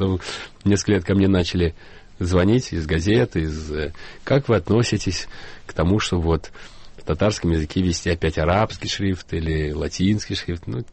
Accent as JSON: {"language": "Russian", "town": "Kazan", "region": "Tatarstan", "country": "Russia", "tie": "born or raised there", "also_born_or_lived": "Lviv", "first_language": "Ukrainian", "said": "Ну, по роду я, когда родился в Львове, я был, конечно, на украинском языке разговаривал. Затем уже, когда приехали в Казань, русский язык стал моим основным языком общения."}